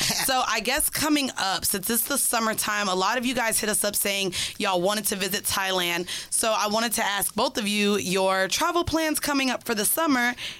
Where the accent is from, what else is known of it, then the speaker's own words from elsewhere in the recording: Jamaica; I am Jamaican.